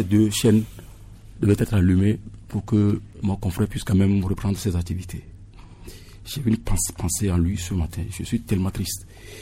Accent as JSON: {"language": "French", "country": "Togo", "tie": "born there", "said": "certains diront que peut-être pourquoi je suis né au Togo"}